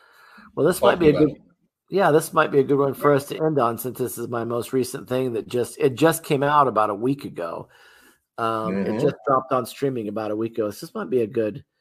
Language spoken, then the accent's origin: English; Muncie, Indiana, United States; And people may or may not know that Garfield is from my hometown of Muncie, Indiana, where a lot of this movie was shot.